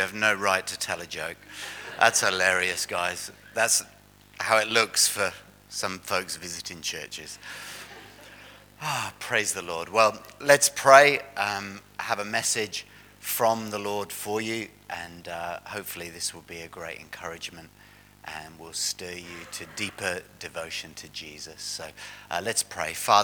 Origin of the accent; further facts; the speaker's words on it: Oxford, South East England, United Kingdom; Emma comes from London, I'm from Oxford. And we actually met in Oxford when Emma was 15 and I was 16. And we were punk rockers in England